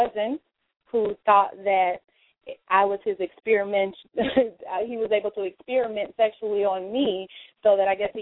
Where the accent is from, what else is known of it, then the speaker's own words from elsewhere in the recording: Bishopville, South Carolina, United States; Well, I came from Bishopville, South Carolina, a small town girl with just a great heart to do for others.